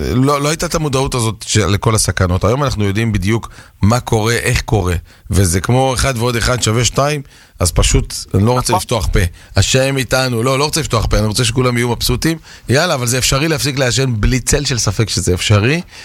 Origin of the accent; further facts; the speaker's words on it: Bnei Brak, Tel Aviv District, Israel; אני פשוט בני ברקי